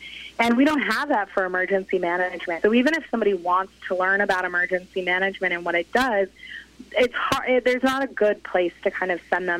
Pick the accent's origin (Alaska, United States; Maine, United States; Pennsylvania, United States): Maine, United States; again, growing up in Maine, I just had never really experienced a catastrophe to that scale.